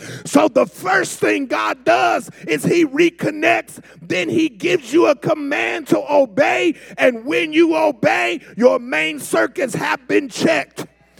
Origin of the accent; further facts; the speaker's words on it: Chicago, Illinois, United States; now in Texas, United States; I grew up in Chicago where in the summertime it was summer.